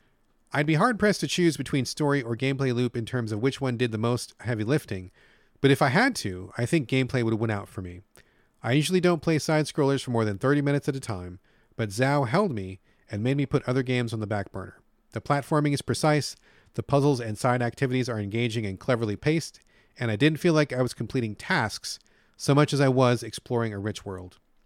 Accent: United States; I'm American, so this is not history that I know

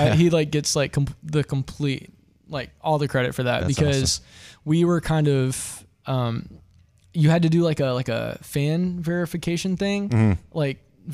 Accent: Kentucky, United States; I'm from Southeastern Kentucky. So like those were like the main things I was exposed to growing up.

